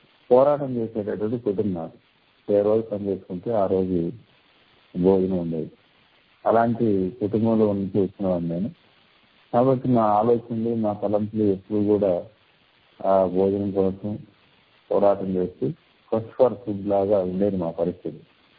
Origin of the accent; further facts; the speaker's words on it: Nidubrolu, Andhra Pradesh, India; మా నాన్నగారు అక్కడికి వచ్చేసారు. మేమంతా అక్కడే ఉండటం జరిగింది. నా పుట్టుక పెరగటం అంతా కూడా నా విద్యా సంస్థం నిడుగురోలు గ్రామం నుంచి జరిగింది.